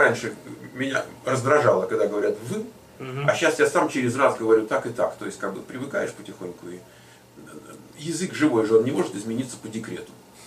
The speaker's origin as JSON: {"language": "Russian", "country": "Ukraine", "tie": "born or raised there", "said": "мы росли, когда было на Украине, была такая языковая норма"}